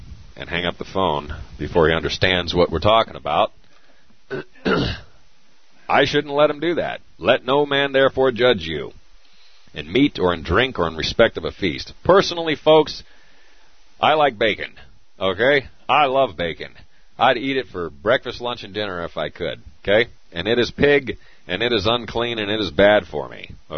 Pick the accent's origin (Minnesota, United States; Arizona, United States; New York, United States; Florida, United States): Arizona, United States; the third largest is just outside of my hometown in Arizona.